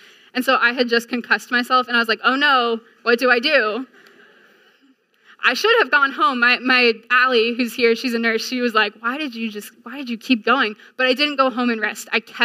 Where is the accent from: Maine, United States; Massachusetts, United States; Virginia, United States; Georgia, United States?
Virginia, United States; I grew up in Nova, came to UVA in the fall of 2012